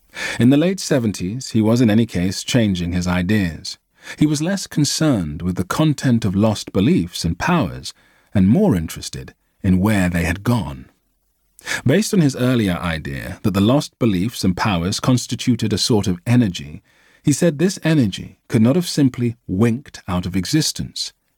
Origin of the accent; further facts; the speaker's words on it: Lyme Regis, South West England, United Kingdom; this was the garden of the house where I grew up in Lyme Regis.